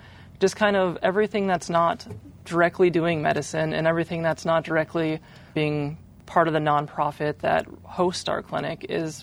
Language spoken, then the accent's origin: English; North Dakota, United States; As a trans woman myself, I grew up in North Dakota. I grew up to our awful winters